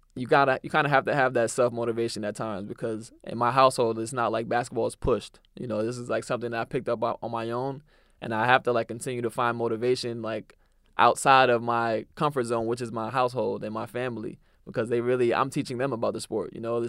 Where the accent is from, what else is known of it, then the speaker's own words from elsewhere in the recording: Jamaica; I'm also Jamaican. So I grew up listening to a lot of dancehall music.